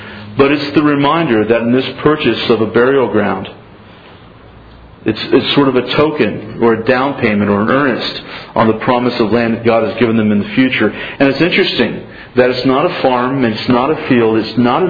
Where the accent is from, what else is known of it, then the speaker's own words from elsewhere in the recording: Williamsburg, United States; family burial ground is in a Lutheran church off Route 22 in Yellow Springs, about 4 miles outside of my hometown of Williamsburg.